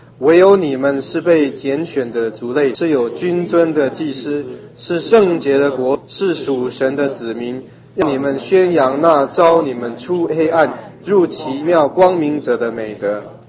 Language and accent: Chinese; China; 我们觉得这个不习惯嘛我们是中国人中国人没有这个礼节